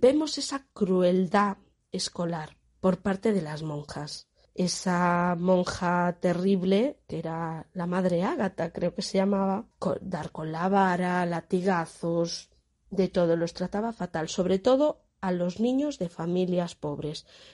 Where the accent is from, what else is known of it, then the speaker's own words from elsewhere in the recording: Galicia, Spain; los irlandeses deben de ser algo así como somos los gallegos, de colonizar el mundo